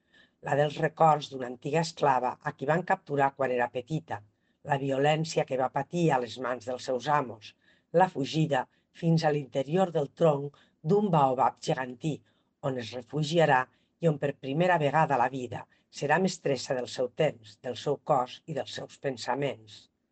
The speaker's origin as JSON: {"language": "Catalan", "town": "Vinaròs", "region": "Valencian Community", "country": "Spain", "said": "sóc de Vinaròs"}